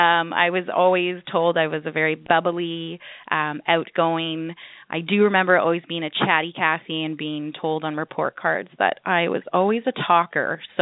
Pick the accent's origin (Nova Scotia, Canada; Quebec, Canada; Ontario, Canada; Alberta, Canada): Ontario, Canada; Mississauga; I grew up in Mississauga in Ontario. I grew up with my older brother and my two parents.